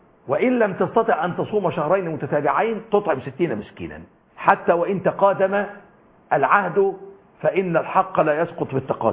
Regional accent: Egypt; والمثل البلدي عندنا في مصر

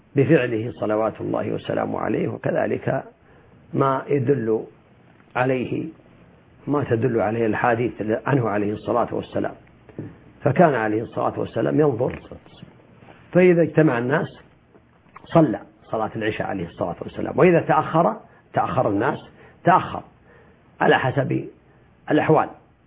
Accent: Saudi Arabia; كما هو عندنا في المملكة العربية السعودية

